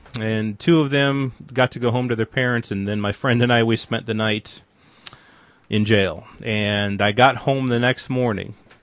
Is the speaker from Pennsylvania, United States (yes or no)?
no; Waverly, Iowa, United States; We're going road tripping down the highways and back roads surrounding my hometown of Waverly, Iowa.